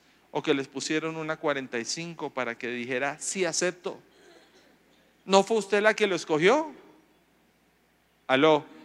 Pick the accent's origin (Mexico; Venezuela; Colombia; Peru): Colombia; moved away; Cuando salí de Colombia, tengo que ser honesto, me fui feliz, por fin me voy de esa tierra.